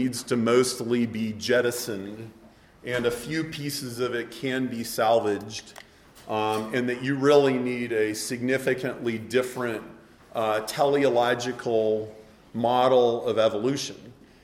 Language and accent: English; Chicago, Illinois, United States; I'm from Chicago.